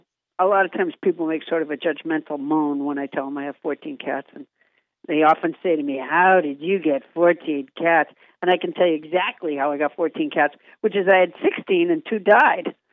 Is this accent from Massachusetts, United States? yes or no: yes; Massachusetts, United States; also born or lived in Alabama; Well, I was born in Alabama, but I was raised in Massachusetts.